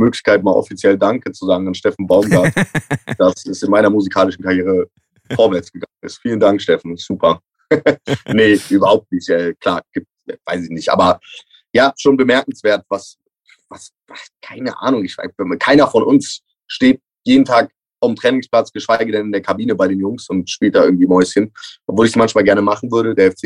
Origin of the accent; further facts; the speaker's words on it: Cologne, North Rhine-Westphalia, Germany; Und darüber wären wir Kölner, glaube ich, sehr, sehr dankbar.